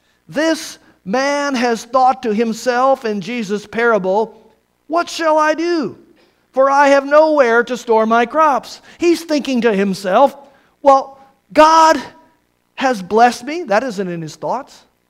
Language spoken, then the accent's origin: English; Iowa, United States; as my pastor told me growing up in Iowa, in the Midwest, an agricultural community